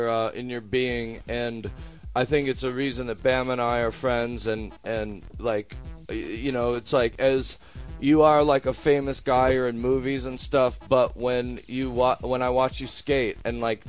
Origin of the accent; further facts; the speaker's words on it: Chicago, Illinois, United States; now in Los Angeles, United States; I live in Los Angeles, and it was like kind of a last-minute thing. I went out to my mom. I grew up in Chicago. My folks still live there.